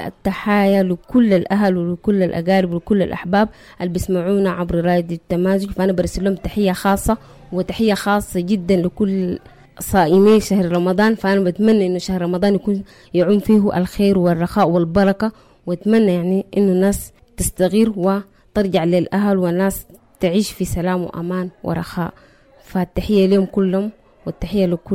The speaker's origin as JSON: {"language": "Arabic", "country": "Sudan", "said": "يعني حاجة ما معهودة عندنا هنا, ما معهودة عندنا في السودان"}